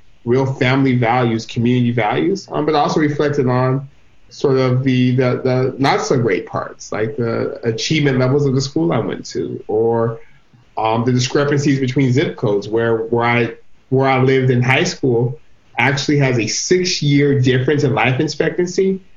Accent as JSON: {"language": "English", "town": "Stockton", "region": "California", "country": "United States", "tie": "born or raised there", "said": "I was born and raised in Stockton, Stockton's home. So I get to be the mayor of the city I was literally born in, which is awesome."}